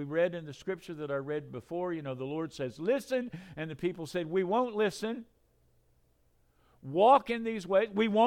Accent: North Carolina, United States; I grew up in North Carolina. We don't pet snakes.

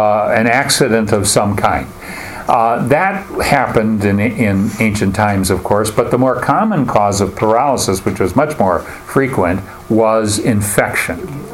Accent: United States; So where I grew up on Lake Michigan, for example, when they first stocked the lake with salmon, people were out there fishing like crazy.

